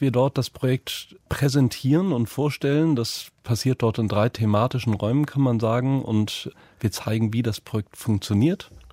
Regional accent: Mönchengladbach, North Rhine-Westphalia, Germany; Wir sind beide in Mönchengladbach groß geworden und das ist ja am Niederrhein.

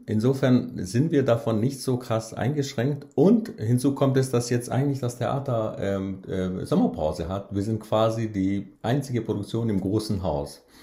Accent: Kosovo; German is a second language; moved away; Und es war sehr laut, sie konnte meinen Akzent nicht hören. Und als ich ihr erzählt habe, dass ich aus dem Kosovo komme

